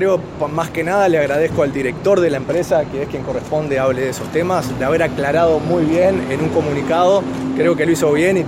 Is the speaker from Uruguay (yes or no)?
yes; Uruguay; soy un uruguayo con mucho amor por mi país